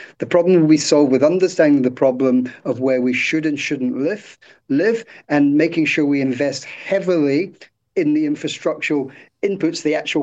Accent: United Kingdom; So not that all Americans are good, but I'm a Brit.

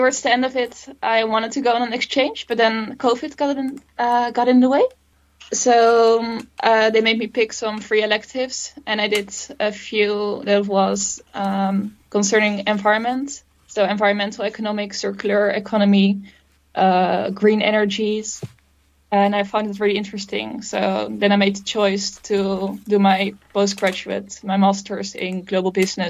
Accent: Noordwijkerhout, South Holland, Netherlands; English is a second language; I grew up in a little town in the Netherlands. It's called Noordwijkerhout. It's pretty close to Amsterdam.

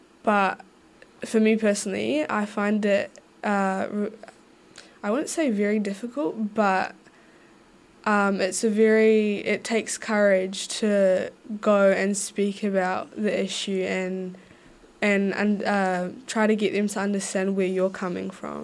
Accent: New Zealand; I'm very proud of where I come from, but also as a Kiwi living in New Zealand, there are a variety of different cultures that I also connect with.

